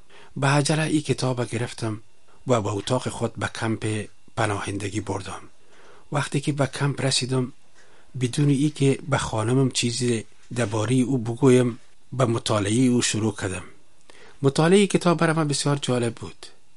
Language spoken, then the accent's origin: Persian; Kabul, Afghanistan; در شهر کابل تولد و بزرگ شدیم.